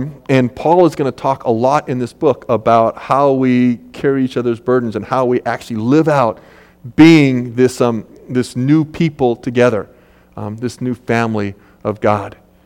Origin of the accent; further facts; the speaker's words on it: Oak Harbor, Washington, United States; I grew up in Oak Harbor, being able to walk into a lot of different stores and just charge them.